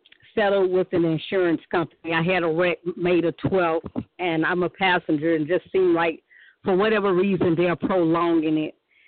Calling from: Alabama, United States; I'm calling from Alabama.

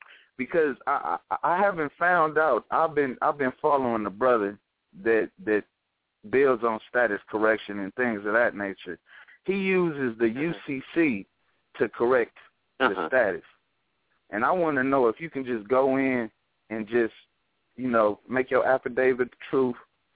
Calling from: Inglewood, California, United States; I'm calling from the Inglewood, California area.

